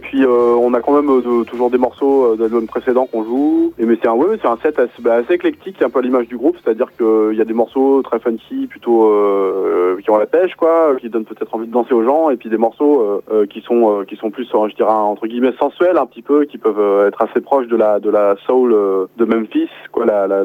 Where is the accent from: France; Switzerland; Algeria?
France; Nantes, Pays de la Loire; Nous sommes de Nantes. Donc on est un petit peu loin, mais on vient assez régulièrement dans la région.